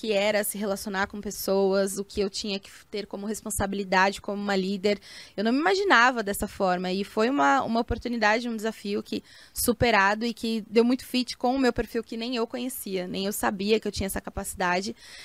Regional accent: São Paulo, Brazil; Eu sou da Zona Leste de São Paulo, então é quase uma outra cidade ali dentro de São Paulo, né?

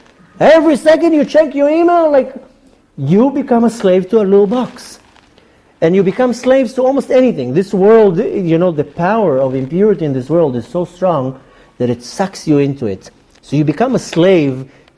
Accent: Ra'anana, Central District, Israel; also born or lived in United States; I used to live now 17 years in America. I was born in Israel. I grew up here in Ra'anana. And 17 years I lived in America.

